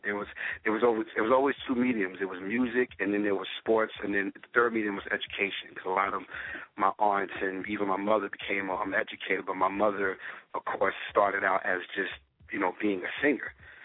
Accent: Brooklyn, New York, United States; I'm from Brooklyn, New York, St. Mark's Avenue, right. Crown Heights section, Albany Projects, Kingston, that whole area. I'm born and raised.

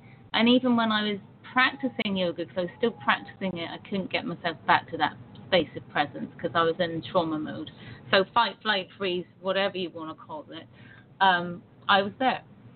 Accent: United Kingdom; because obviously I'm British, You can kind of hear it.

